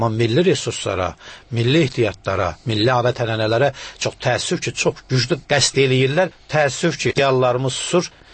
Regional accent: Shirvan, Azerbaijan; also born or lived in Shamakhi; Uşaqlığım daha çox Şirvanda. Mən, yəni biz 37-ci ildə sürgün olunmuşuq. Əslində Şamaxlıyam mən. Amma bizi sürgün eləyiblər arana ki, bəlkə orada qırılaq. Çünki mənim babam 43-cü ilə qədər Sovet hökumətinə tabi olmayıb, qaçaq olub, Şamaq dağımı, qaçaq sultan nəvəsiyəm

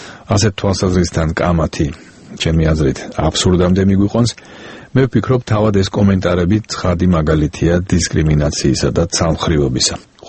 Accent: Tbilisi, Georgia; სხვათაშორის მეც გავიზარდე უბანში, სადაც ბევრი არაქართველი ცხოვრობდა. ჩვენც ვერაზე ყოველთვის ვამაყობდით ამ ეთნიკური მრავალფეროვნებით

